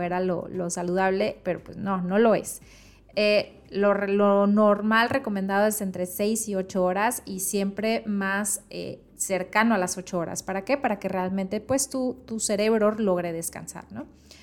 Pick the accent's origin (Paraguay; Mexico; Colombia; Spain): Mexico; soy nutrióloga mexicana certificada en enfermedades neurológicas